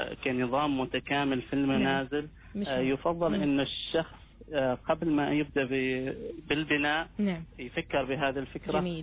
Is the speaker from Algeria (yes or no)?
no; Oman; احنا طبيعتنا كعمانيين